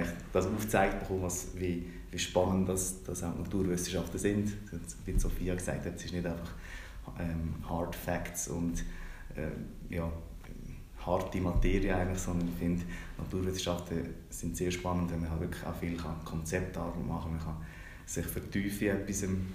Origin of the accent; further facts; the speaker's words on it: Schöftland, Aargau, Switzerland; wir sind ja, beide um die 30 und genau, ich komme aus Schöftlen, das ist so ein kleines 3000 Seelendorf im Aargau. Ich bin dort aufgewachsen, wohlbehütet mit drei Geschwistern.